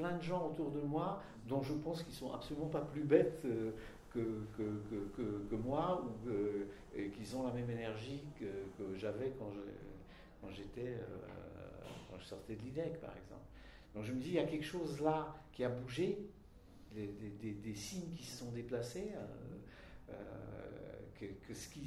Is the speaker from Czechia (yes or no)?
yes; Czechia; French is a second language; now in France; Moi, j'ai grandi en Tchécoslovaquie dans les années 50.